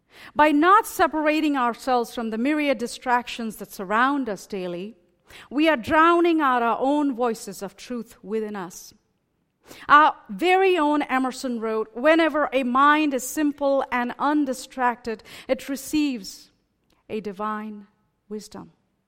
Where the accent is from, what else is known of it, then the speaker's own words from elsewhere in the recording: India; It may surprise you that though I was born and raised in India, I did not particularly grow up with strong ties to any given region, language, or religion.